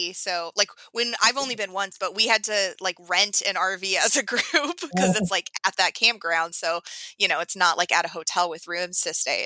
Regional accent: Oregon, United States; So I'm from Oregon, and we have I-5, and I just always called it I-5, not the I-5.

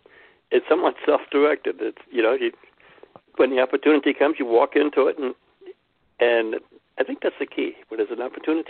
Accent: Ohio, United States; moved away as an adult; now in New York, United States; I'm from Ohio originally, and I had never seen New York.

